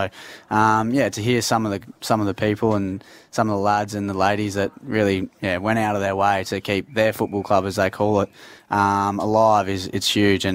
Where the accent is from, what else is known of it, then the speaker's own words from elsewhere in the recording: Queensland, Australia; now in Adelaide, Australia; Yeah, so I'm from Queensland originally, so grew up loving rugby league